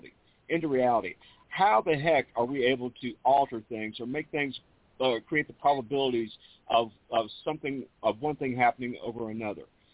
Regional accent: the South, United States; Well, I tell you what, being a Southerner as I am, my diet is basically Cracker Barrel.

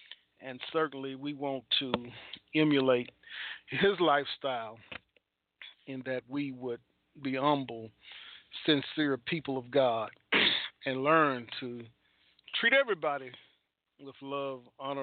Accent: Dixonville, Tennessee, United States; Lived in the community that I grew up in Dixonville, Tennessee.

